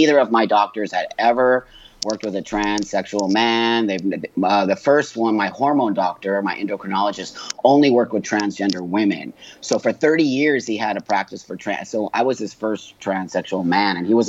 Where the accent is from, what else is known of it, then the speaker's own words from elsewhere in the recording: Los Angeles, California, United States; In the 60s, I was born in 1962 in Los Angeles in the Valley.